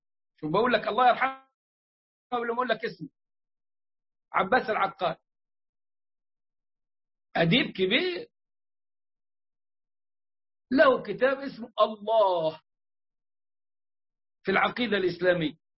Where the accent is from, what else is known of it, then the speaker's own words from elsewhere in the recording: Egypt; وقالوا أنه كان عندنا في مصر وكان في أسوان في منطقة إدفو بالذات.